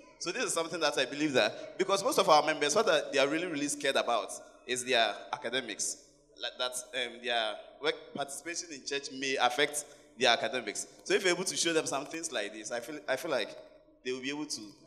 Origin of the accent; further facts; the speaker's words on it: Kenya; Hi, everyone. Please … from Kenya.